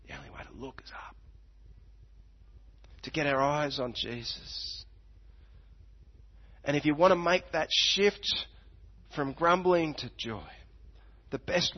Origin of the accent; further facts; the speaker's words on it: Australia; you know, hey, it's part of being an Aussie. It's just part of who I am. I talk out of the corner of my mouth.